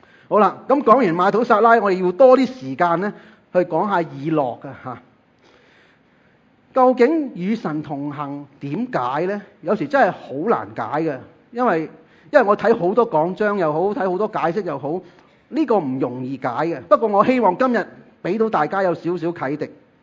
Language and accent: Cantonese; China; 我哋中国人呢原本係好避讳死亡啊